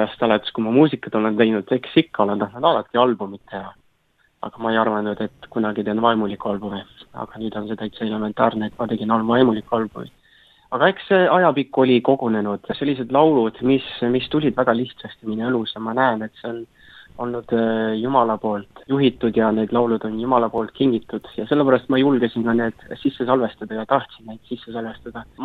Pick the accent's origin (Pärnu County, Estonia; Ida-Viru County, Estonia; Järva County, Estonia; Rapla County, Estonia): Järva County, Estonia; Koeru; now in Tallinn, Estonia; Olen töötanud lennujaamas 8 aastat ja elanud samas Tallinnas 8 aastat. Et muidu olen koerust pärit Kesk-Eestist, kus me ka oma abikaasaga kohtusime noorena juba.